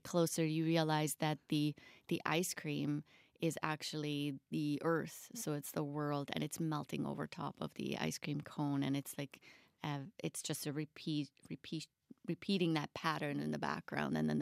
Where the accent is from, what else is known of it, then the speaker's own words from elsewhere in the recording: Switzerland; growing up in Switzerland, we do not have polar bears there.